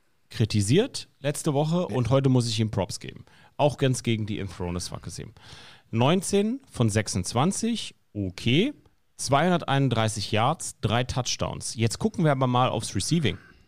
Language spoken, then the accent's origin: German; Berlin, Germany